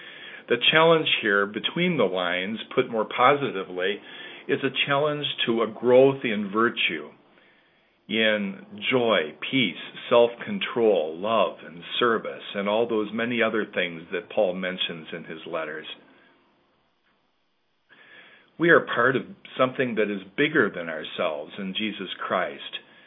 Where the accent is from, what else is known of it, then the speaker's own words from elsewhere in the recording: Minnesota, United States; I was reminded of this very personally this week when in my home state of Minnesota, a large highway bridge collapsed during rush hour.